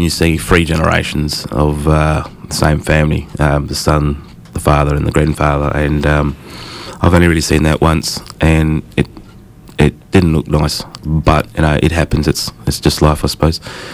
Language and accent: English; Perth, Western Australia, Australia; So he was from Beverley. He moved to Perth, where he had us five kids. So I'm from Perth.